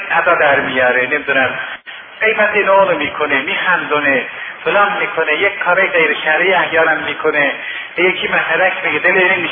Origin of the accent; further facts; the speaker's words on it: Tabriz, East Azerbaijan, Iran; منم اهل تبریزم،